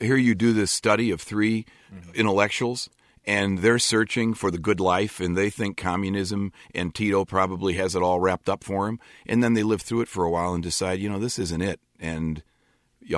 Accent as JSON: {"language": "English", "town": "Chicago", "region": "Illinois", "country": "United States", "said": "And I'm from Chicago, and generations of Poles settled in Chicago over the years."}